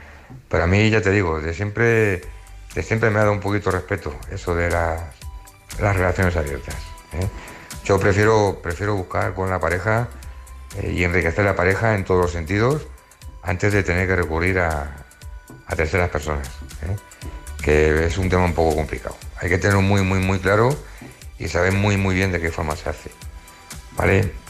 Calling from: Móstoles, Community of Madrid, Spain; de Móstoles

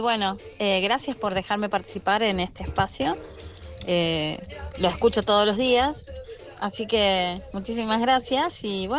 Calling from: Argentina; desde Argentina

